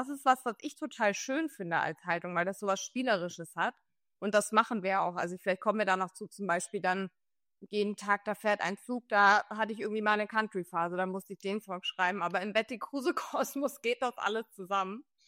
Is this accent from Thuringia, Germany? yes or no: no; Husum, Schleswig-Holstein, Germany; ich komme aus Norddeutschland und ganz viel in meinem Kopf findet da auch irgendwie immer noch statt